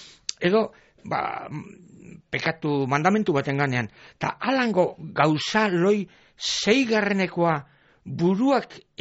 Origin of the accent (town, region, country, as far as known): Basque Country, Spain